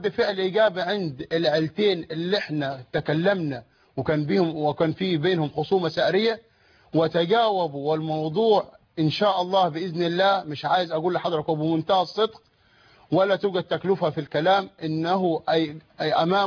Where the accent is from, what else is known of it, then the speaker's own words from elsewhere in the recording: Akhmim, Sohag Governorate, Egypt; أنا هقول اللي حصل في الواقع عندنا في الصعيد وفي سوهاج وأخميم تحديدا